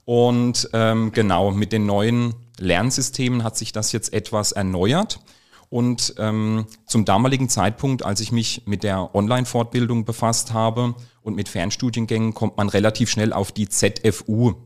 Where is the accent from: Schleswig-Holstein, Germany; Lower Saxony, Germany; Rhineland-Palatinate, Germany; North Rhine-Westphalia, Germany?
Rhineland-Palatinate, Germany; ich bin 36 Jahre alt. Bin geboren und aufgewachsen in der wunderschönen Südpfalz in der Nähe von Landau und ja, habe dort eigentlich meine komplette Kindheit und Jugendzeit verbracht bis zum Abitur.